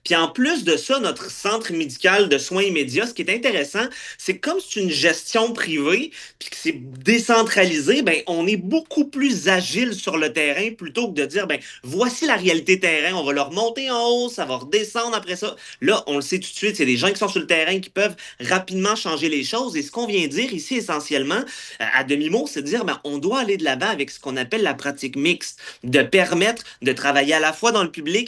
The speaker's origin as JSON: {"language": "French", "region": "Quebec", "country": "Canada"}